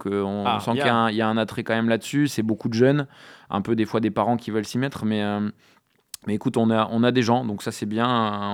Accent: Hauts-de-France, France; now in Dordogne, France; moi je viens du Nord de base, donc du coup j'ai fait mon cursus quand j'étais jeune dans le Nord, et puis je suis arrivé en Dordogne il y a presque 10 ans maintenant

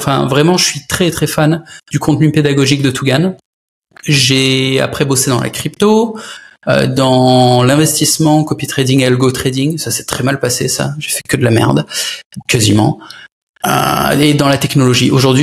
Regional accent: France; Nous sommes, je suis français aussi

